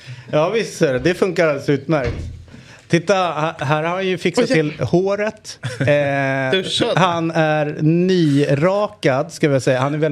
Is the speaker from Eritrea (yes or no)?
yes; Eritrea; also born or lived in Uppland, Sweden; now in Sweden; Men jag är eritrean.